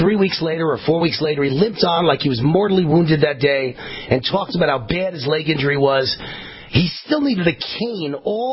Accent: New York, United States; See, I'm from New York, so I did a horse neigh when I meant sheep. See, there's the difference. I'm a Jewish kid from New York

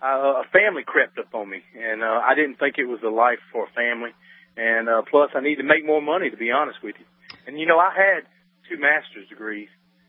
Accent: the South, United States; You know, not to put down, because I'm from the South. I haven't always lived there.

